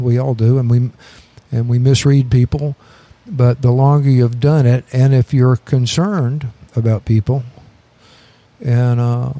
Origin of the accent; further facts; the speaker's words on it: Atlanta, Georgia, United States; I grew up in Atlanta, went to high school there, went off to school.